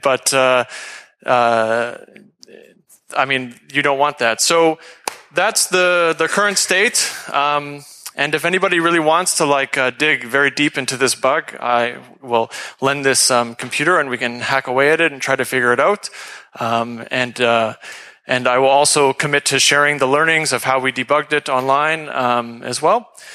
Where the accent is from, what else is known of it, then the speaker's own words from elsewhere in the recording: Canada; You can read this, but I'm living here from Canada now.